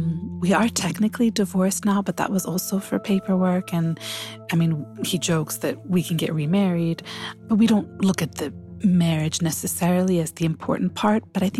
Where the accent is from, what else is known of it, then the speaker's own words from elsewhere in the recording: United States; I'm from America. My parents were immigrants twice.